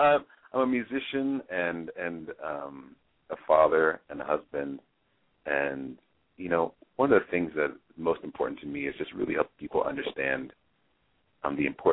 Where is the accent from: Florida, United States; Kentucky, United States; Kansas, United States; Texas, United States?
Texas, United States; Houston; I grew up in Houston, Texas. And in Texas, you know, it's very much the South.